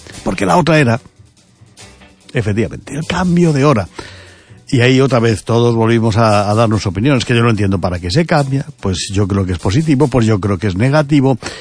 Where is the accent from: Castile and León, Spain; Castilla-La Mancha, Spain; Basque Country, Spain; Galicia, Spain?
Galicia, Spain; Ourense; oiga, que somos ourensanos, que somos gallegos, que somos españoles